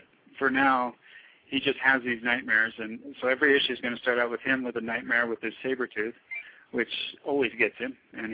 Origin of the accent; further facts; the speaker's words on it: the West, United States; That's mainly because I grew up in the West, and, you know, jackalopes are kind of a big deal